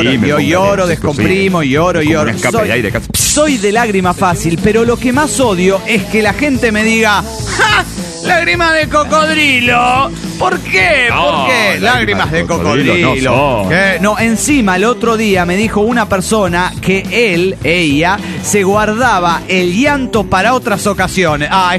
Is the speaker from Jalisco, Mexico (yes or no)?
no; Mexico City, Mexico; del DF Mexicano.